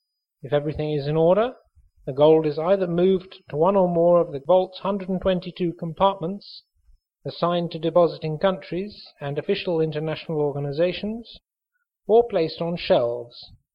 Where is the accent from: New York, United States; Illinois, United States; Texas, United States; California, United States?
New York, United States; While I was growing up in New York, I would hear occasional rumors of secret gold vaults underneath the Twin Towers in Manhattan.